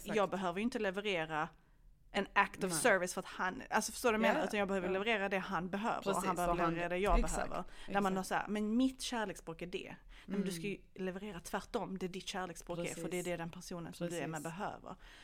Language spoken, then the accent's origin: Swedish; Bosnia & Herzegovina; now in Sweden; och det kan vi säkert vittna om som liksom bosnier eller från Balkan, man pratar inte om sånt här hemma med sin, det är inte som att, alltså, nej, jag menar, jag är 34 år